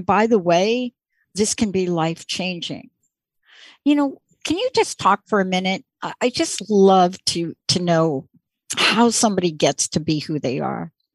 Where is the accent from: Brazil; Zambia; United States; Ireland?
United States; New York; I grew up on the East Coast and in New York